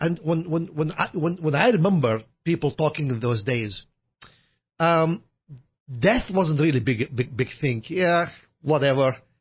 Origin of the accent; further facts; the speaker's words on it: Iraq; moved away as an adult; When I was growing up in Iraq, by the way, I lived in Iraq from the age of 0 until the age of 29.